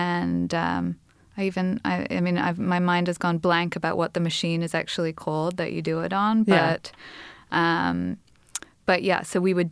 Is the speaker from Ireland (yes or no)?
yes; Leinster, Ireland; I grew up in Ireland. I grew up in the countryside, just south of Dublin, in the Wicklow Mountains.